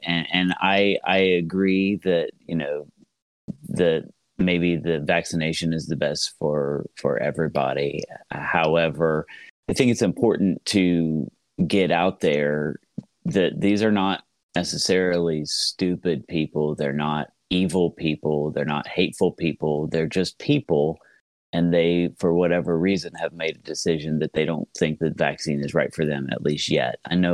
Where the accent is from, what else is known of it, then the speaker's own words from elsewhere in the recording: Ohio, United States; I am from Southeast Ohio, which is a very rural area.